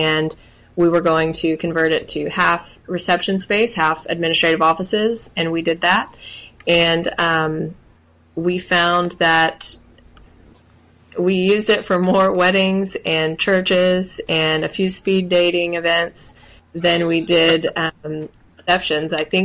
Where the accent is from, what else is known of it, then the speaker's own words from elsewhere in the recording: Texas, United States; My dad had a lot of success out of town in my hometown outside of Beaumont with a wedding venue.